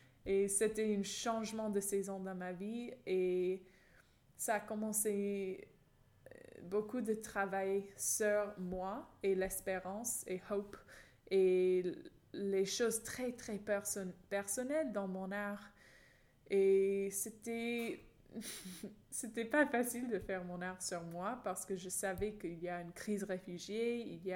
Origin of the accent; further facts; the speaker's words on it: California, United States; French is a second language; Je dis jamais que je suis américaine, je dis je suis californienne.